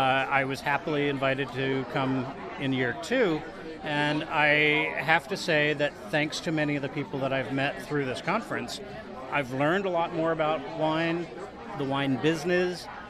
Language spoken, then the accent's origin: English; New York City, New York, United States; I'm from New York City, and my blog is wineandfoodworld.com.